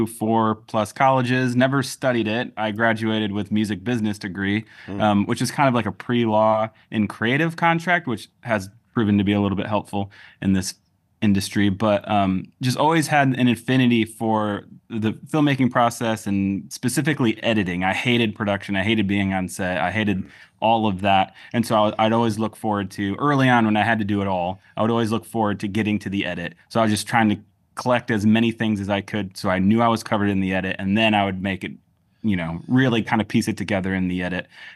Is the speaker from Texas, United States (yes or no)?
no; Michigan, United States; I grew up in Michigan, in rural Michigan, and so there's a lot of lakes